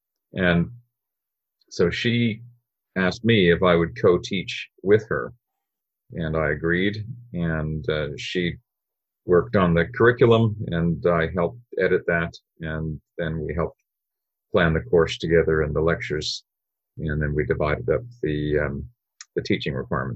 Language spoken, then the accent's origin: English; West Coast, Canada; So I was born and raised on the West Coast, so it wasn't so much a matter of ending up here.